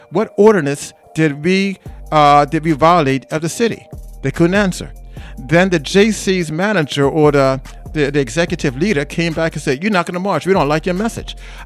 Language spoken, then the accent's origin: English; Midwest, United States; I mean, I'm from the Midwest. My people are from Central America.